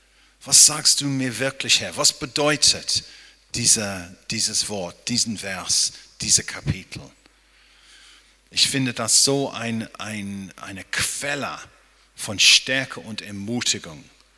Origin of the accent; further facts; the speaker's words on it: England, United Kingdom; first language English; German is a second language; now in Germany; dass das Problem für uns als Engländer ist nicht nur, dass wir Fußball nie gewinnen können